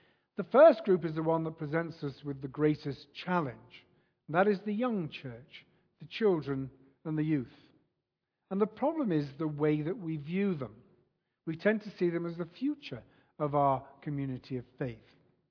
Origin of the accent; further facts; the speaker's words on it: Wrexham, Wales, United Kingdom; my hometown of Wrexham in North Wales.